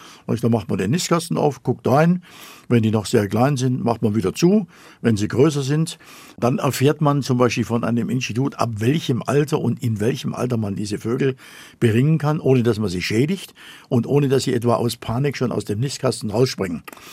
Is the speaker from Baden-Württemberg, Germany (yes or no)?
no; Zittau, Saxony, Germany; Ich war damals ein kleiner Steppke in Ostsachsen, in Zittau, in meiner Geburtsstadt. Und das war im Jahre des Herrn 1952, 13-jährig.